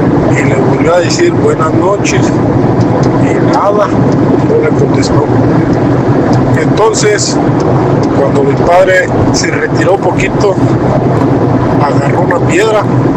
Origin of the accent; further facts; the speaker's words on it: Pénjamo, Guanajuato, Mexico; Nosotros somos de la Sierra de Pénjamo y allí hay una barranca cerca de donde vivimos